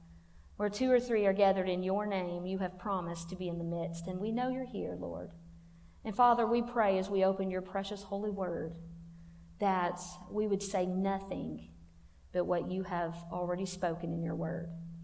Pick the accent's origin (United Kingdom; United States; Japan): United States; Leesville, South Carolina; I am married. My husband's a pastor. We're from Leesville, South Carolina.